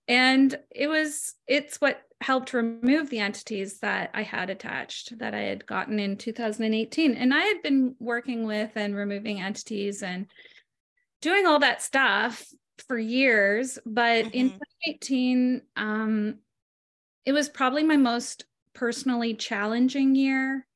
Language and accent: English; Ontario, Canada; also born or lived in Montreal; now in Salt Spring Island, Canada; Basically I live on Salt Spring Island, on the west coast of British Columbia. I grew up in Ontario. I was born in Montreal.